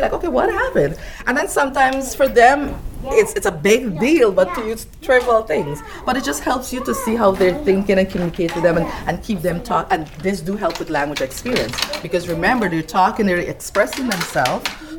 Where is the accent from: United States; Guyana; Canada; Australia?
Guyana; moved away as an adult; I came from South America, Guyana. So I was teaching there before I came here, and I'm at 8 years at Peterson Warren Academy. So, but back home in Guyana, I only taught nursery school